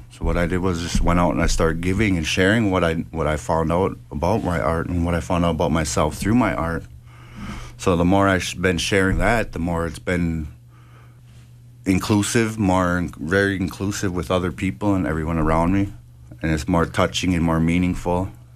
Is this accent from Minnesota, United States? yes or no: yes; Minneapolis, Minnesota, United States; I do a lot of graffiti on trains and stuff as I was growing up in Minneapolis.